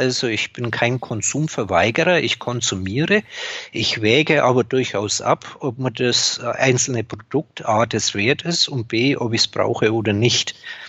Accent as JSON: {"language": "German", "region": "Bavaria", "country": "Germany", "tie": "born there", "said": "ich bin gebürtiger Oberfranke."}